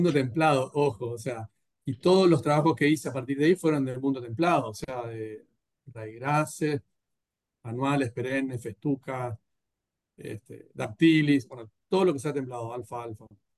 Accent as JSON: {"language": "Spanish", "region": "Corrientes", "country": "Argentina", "tie": "born or raised there", "also_born_or_lived": "Mar del Plata", "said": "soy veterinario de Corrientes, nací en Mar del Plata, pero me crié en Corrientes"}